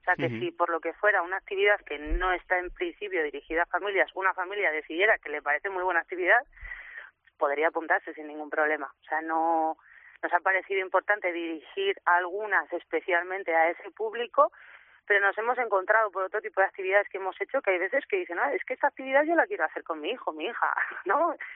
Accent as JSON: {"language": "Spanish", "region": "Community of Madrid", "country": "Spain", "tie": "born or raised there", "also_born_or_lived": "Extremadura", "lives_now": "Pamplona, Spain", "said": "yo no soy de aquí, soy nacida en Extremadura y vivida prácticamente toda la vida en Madrid, y me vine aquí a Pamplona por cómo es la ciudad."}